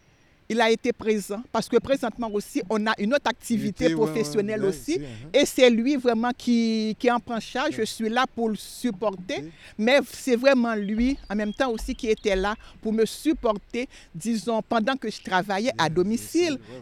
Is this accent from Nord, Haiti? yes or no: yes; Cap-Haïtien, Nord, Haiti; born or raised there; also born or lived in Port-au-Prince, Haiti